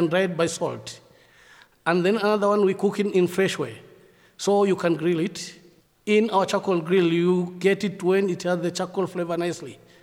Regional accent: Mombasa, Mombasa County, Kenya; I'm from Kenya, Mombasa.

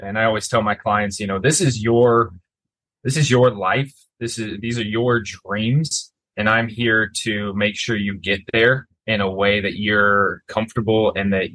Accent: Omaha, Nebraska, United States; I am originally from Omaha, Nebraska, and went to school there at the University of Nebraska.

